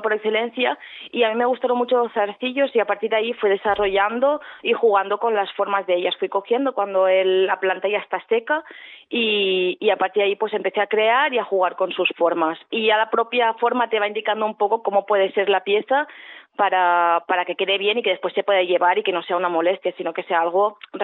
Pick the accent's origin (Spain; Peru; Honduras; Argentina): Spain; Barcelona, Catalonia; yo vengo de Barcelona, que es una ciudad preciosa, pero venimos sobreestimulados